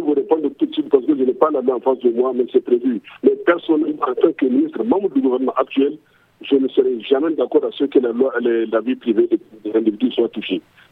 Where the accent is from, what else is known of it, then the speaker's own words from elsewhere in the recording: Niger; moi je pense que nous-mêmes qui sommes là, nous sommes tous des Nigériens, madame.